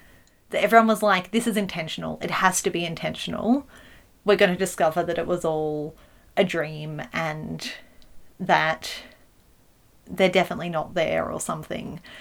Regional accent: Australia; it was definitely the first time I realized that my accent was not on an equal footing with others in terms of media exposure.

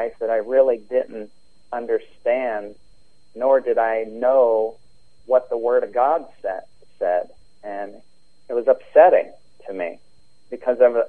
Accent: Orlando, Florida, United States; also born or lived in Pennsylvania; Well, I grew up in Orlando down here. My parents moved down here when I was young, so I've been down in Florida most of my life. Originally from Pennsylvania

